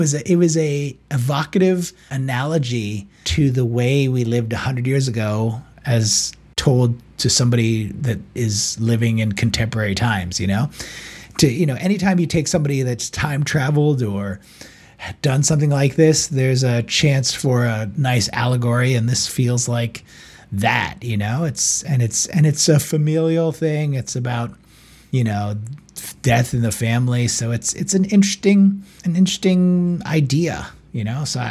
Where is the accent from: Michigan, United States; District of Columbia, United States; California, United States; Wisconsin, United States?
District of Columbia, United States; Washington; born or raised there